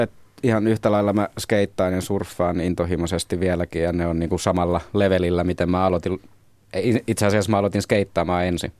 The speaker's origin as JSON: {"language": "Finnish", "town": "Helsinki", "region": "Uusimaa", "country": "Finland", "tie": "born or raised there", "said": "mistä mä oon kotoisin Torpparimäestä ja sieltä päin"}